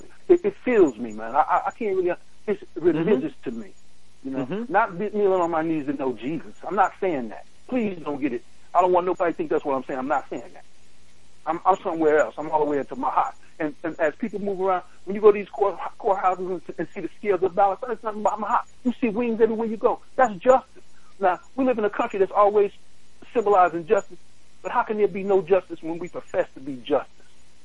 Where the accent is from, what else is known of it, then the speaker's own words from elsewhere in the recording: New York City, New York, United States; I grew up in Brooklyn, East New York, in the 60s.